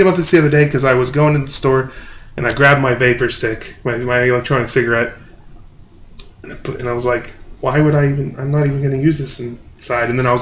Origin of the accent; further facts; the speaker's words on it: Enid, Oklahoma, United States; I'm from Enid, so the crime rate is so low